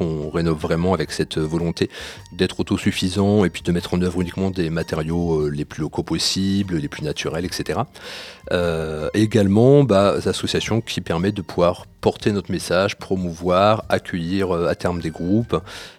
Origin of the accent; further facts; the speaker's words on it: Paris, Île-de-France, France; Alors moi oui, moi je suis de Paris